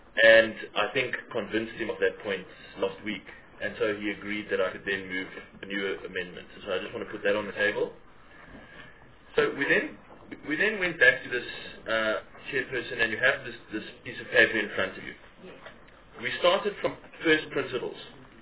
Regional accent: South Africa; even though I was born in 1986, I consider myself a child of the New South Africa.

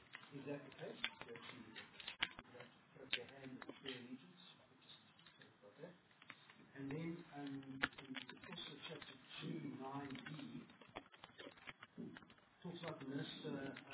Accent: Gauteng, South Africa; I'm from Gauteng.

